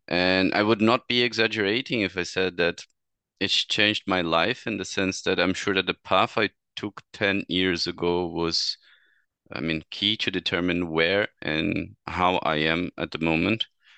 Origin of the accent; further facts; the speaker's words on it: Brazil; And before that, I was basically in Brazil, so I am from Brazil.